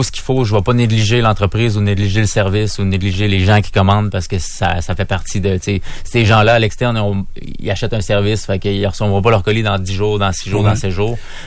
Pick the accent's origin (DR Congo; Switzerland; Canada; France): Canada; Quebec City, Quebec; Oh, oui, je suis de Québec.